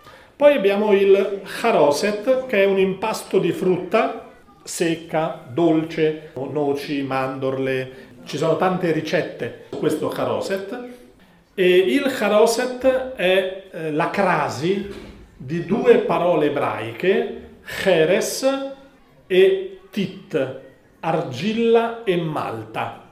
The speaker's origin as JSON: {"language": "Italian", "town": "Rome", "region": "Lazio", "country": "Italy", "lives_now": "Padua, Italy", "said": "Io sono romano di origine e a Padova, per tradizione familiare a casa mia solamente"}